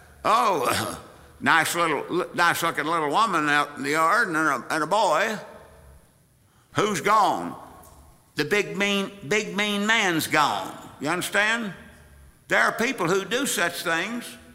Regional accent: Southwest, United States; When I was a youngster, growing up in the Southwest, it's very common to call people that came over from Mexico Mexicans.

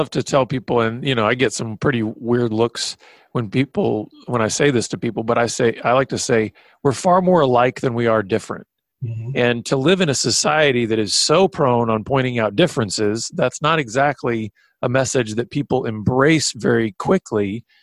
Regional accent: Ireland; David, you're Scottish, I'm Irish. Man, we are totally different.

